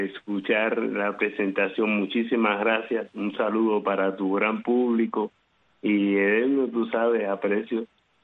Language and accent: Spanish; Havana, Cuba; En la ciudad de La Habana, nacido ahí.